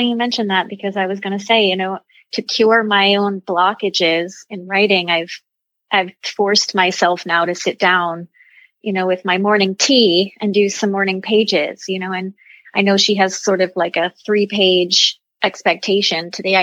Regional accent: New York, United States; now in New York City, United States; I am. I'm from the Hudson Valley region of New York, but have lived in the city, you know, 20 years plus. And my family is, my family came here from Italy and situated in New York City.

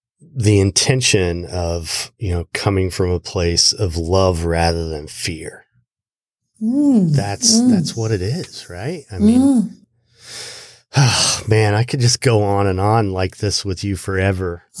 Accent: Midwest, United States; I live in a place where I live in South Florida. I grew up in the Midwest

